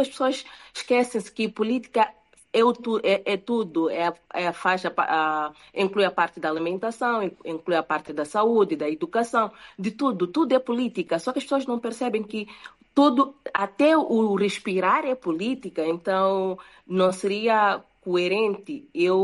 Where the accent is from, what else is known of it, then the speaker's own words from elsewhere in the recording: Mozambique; Já que eu sou moçambicana, o meu esposo é português